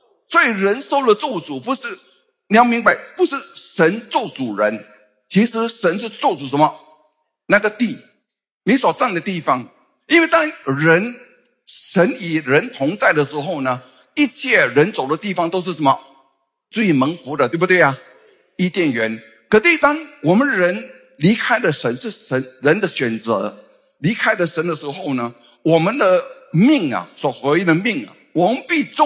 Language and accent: Chinese; Fujian, China; 我太太是潮州人啊，我是福建人